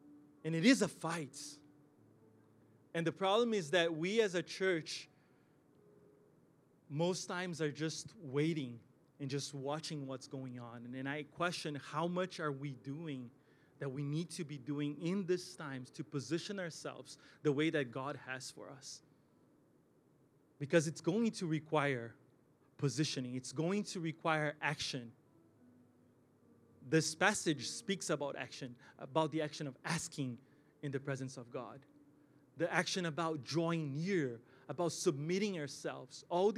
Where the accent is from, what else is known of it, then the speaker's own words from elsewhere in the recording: Brazil; first language Brazilian Portuguese; English is a second language; I like reading my Bible in Portuguese too. As most of you know, Brazilian Portuguese is my first language, so it helps my understanding and just to go deeper.